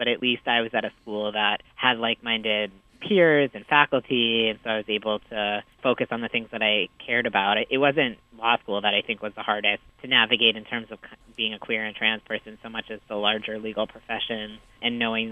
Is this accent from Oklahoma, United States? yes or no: no; Boston, Massachusetts, United States; I grew up outside of Boston in the 80s and 90s, and I had a really supportive, loving family, so that was good for me.